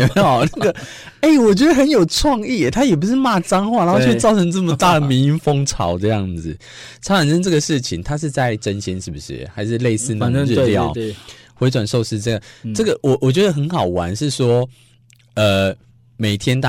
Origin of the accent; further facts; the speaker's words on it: Taiwan; 我体会是说为什么我们台湾人那么爱排队